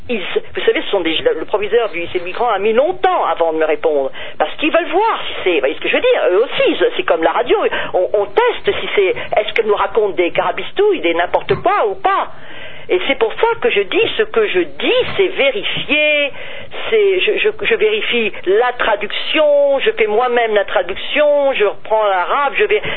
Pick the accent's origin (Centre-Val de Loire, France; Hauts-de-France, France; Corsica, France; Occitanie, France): Hauts-de-France, France; Je suis du Nord, quand même, donc j'adore.